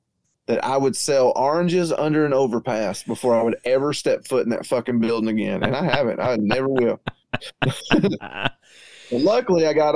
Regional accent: Georgia, United States; We're from Georgia. I don't even know where the fuck Mapleton is.

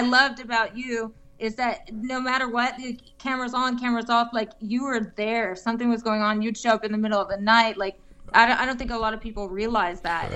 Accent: Massachusetts, United States; Oh, yeah, yeah, yeah. I grew up in Massachusetts.

